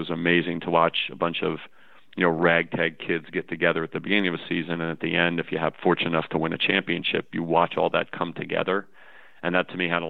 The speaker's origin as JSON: {"language": "English", "town": "Freehold", "region": "New Jersey", "country": "United States", "tie": "born or raised there", "said": "So I grew up in Freehold, New Jersey, down in central New Jersey, not that far from the beach."}